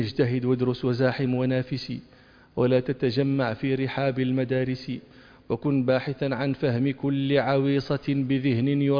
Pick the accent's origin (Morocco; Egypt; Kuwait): Morocco; كانوا يقولون عندنا في المغرب